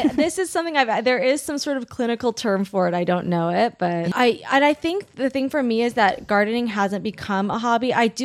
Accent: Long Beach, California, United States; Long Beach.

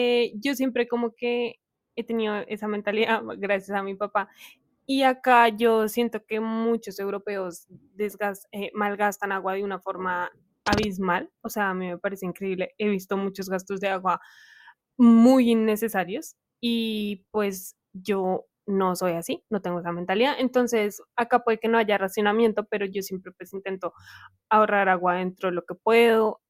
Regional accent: Bogotá, Colombia; en Bogotá, yo soy de Bogotá y vivo en toda mi familia

